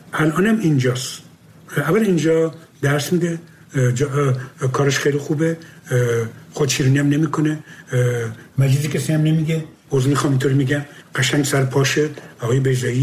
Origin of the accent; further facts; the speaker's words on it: Abadan, Khuzestan, Iran; من بچه آبادانم، آبادان نزدیک تیارا و میارا اینا بر بیرون بود،